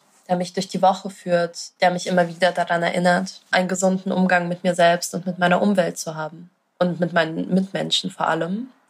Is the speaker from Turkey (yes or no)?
no; Belarus; now in Germany; Ich meine, wenn man nur migrantisch ist, dann wäre es in meinem Fall, bin ich Deutsche oder bin ich Belarusin? Also stand ich irgendwie zwischen diesen beiden Ländern.